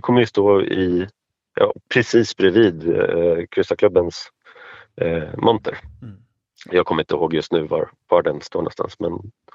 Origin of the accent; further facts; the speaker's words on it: Stockholm, Stockholm County, Sweden; Ja, alltså i och med att jag är stockholmare och bor i Stockholm